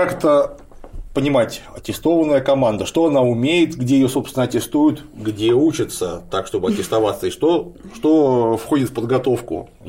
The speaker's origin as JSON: {"language": "Russian", "region": "Saint Petersburg", "country": "Russia", "tie": "born or raised there", "said": "даже в родном городе Ленинграде"}